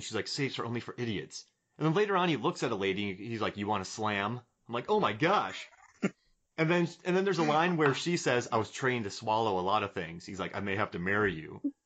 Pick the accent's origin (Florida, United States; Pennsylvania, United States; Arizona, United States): Florida, United States; Yeah, and I'm from Florida, so I can make fun of it.